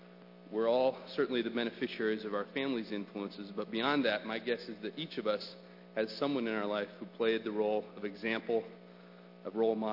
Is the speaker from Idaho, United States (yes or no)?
yes; Idaho, United States; I'd had the chance to work in campaigns and in politics and the legislature as I was growing up in Idaho